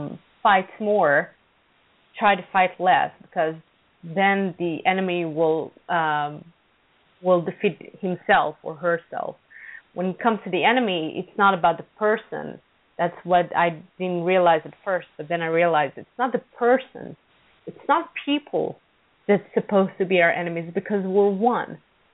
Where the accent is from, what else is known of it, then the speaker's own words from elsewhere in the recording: Israel; just because I'm from Israel and I'm an Israeli person